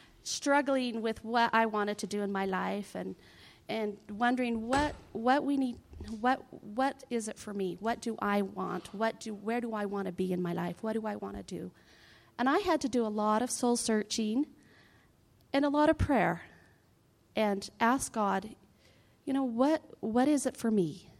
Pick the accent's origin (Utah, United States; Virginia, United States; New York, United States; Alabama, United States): Utah, United States; Hilldale; I was born and raised in Hilldale, Utah.